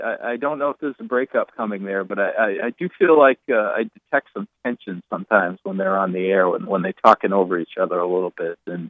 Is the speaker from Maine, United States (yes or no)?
yes; Maine, United States; We're both from Maine.